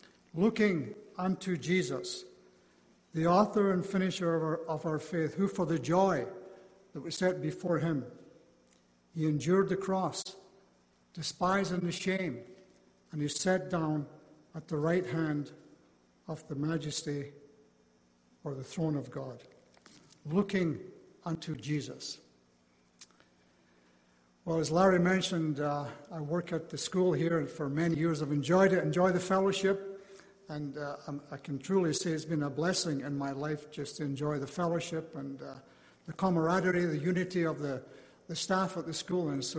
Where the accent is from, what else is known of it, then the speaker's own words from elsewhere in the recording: Scotland, United Kingdom; me growing up in Scotland